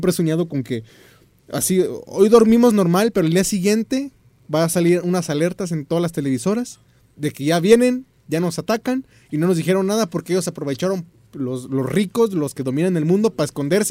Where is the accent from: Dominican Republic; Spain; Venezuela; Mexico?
Mexico; Aguascalientes; Ay, no, yo soy de aquí, güey.